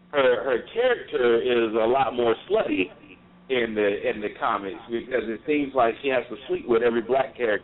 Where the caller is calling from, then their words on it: Wilmington, United States; I'm in Wilmington.